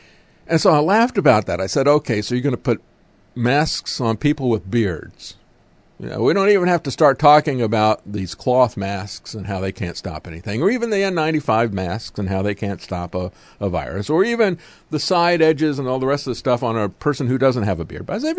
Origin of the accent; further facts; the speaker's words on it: Florida, United States; I grew up in Florida, lived on a lake, used to water ski all the time, used to snorkel all the time.